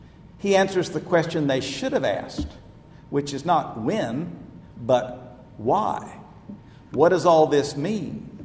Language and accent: English; Ponca City, Oklahoma, United States; I come from a town, Ponca City, Oklahoma, a town in northern Oklahoma, not a whole lot different from a lot of places here in Arkansas. Not that many Catholics in the area.